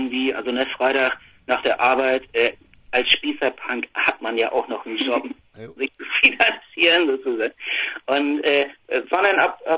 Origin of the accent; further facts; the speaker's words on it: Neumünster, Schleswig-Holstein, Germany; das ist ja meine Heimatstadt, da Nazi-Stadt schlechthin und so